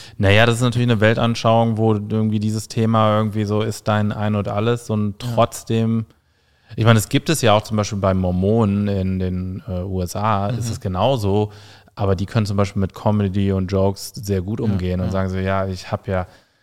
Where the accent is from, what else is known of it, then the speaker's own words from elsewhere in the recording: Germany; Ich glaube, ich als Deutscher bin da noch safer